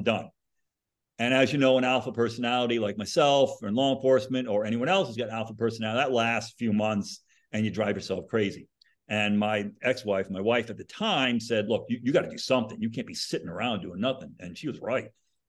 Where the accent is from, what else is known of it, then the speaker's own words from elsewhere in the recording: Connecticut, United States; And like I said, I grew up in Connecticut